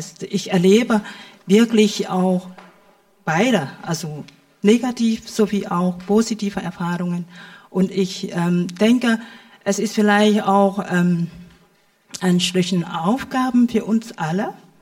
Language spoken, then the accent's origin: German; Vietnam; now in Erfurt, Germany; Guten Abend, ich lebe in Erfurt seit vielen Jahren. Ich bin auch Vietnamesin.